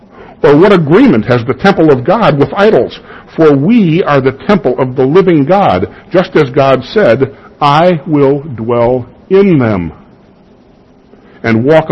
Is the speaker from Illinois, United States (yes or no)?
yes; Chicago, Illinois, United States; When I was a kid growing up in Chicago, this verse was used to tell me, a Lutheran kid, I shouldn't date a Catholic girl.